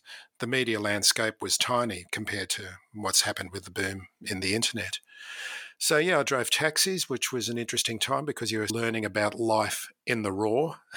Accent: Sydney, New South Wales, Australia; I was born in Sydney and grew up in a wonderful, loving family.

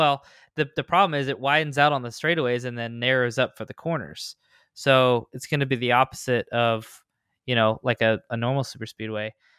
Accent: Ligonier, Pennsylvania, United States; Pocono's a home track because I'm from Pennsylvania. Technically, when I was running Xfinity, Mid-Ohio was the track that was closest to my hometown of Ligonier.

